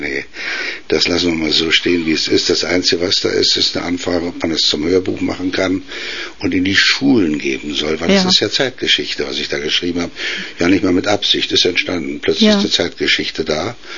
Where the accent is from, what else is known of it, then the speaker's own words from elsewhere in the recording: Berlin, Germany; und natürlich auch in Berlin, in meiner Heimatstadt